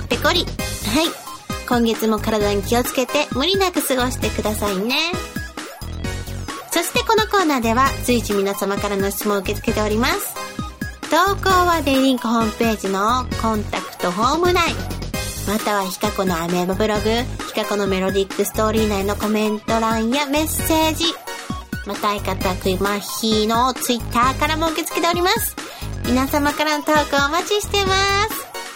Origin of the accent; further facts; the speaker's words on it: Tottori, Japan; now in Tokyo, Japan; 雪国大国鳥取県で生まれ育った人からしたら、え、こんな少量の雪でニュースになってパニックになっちゃうのって思っても見たんですけど